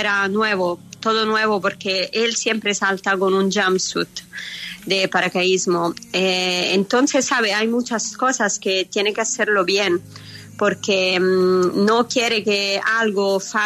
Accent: Anzio, Lazio, Italy; Yo crecí en Anzio, es un lugar cerca de Roma, en Italia.

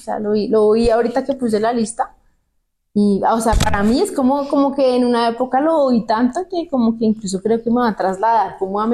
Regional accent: Colombia; que nos representa muy bien como colombianos también

